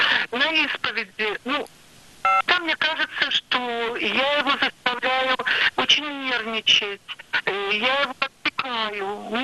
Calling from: Saint Petersburg, Russia; звоню из Санкт-Петербурга.

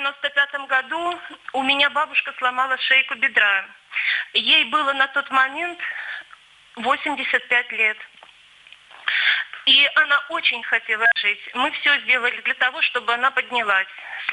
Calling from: Belgorod Oblast, Russia; Я звоню из Белгородской области.

